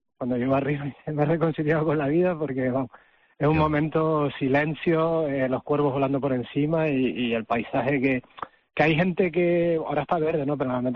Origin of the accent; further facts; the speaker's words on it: Tenerife, Canary Islands, Spain; sobre todo los que somos de Tenerife, de cuando subimos al Teide